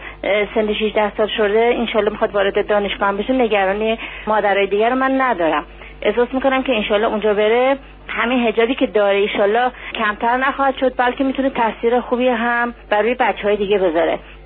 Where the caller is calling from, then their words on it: Tehran, Tehran Province, Iran; از تهران هستم،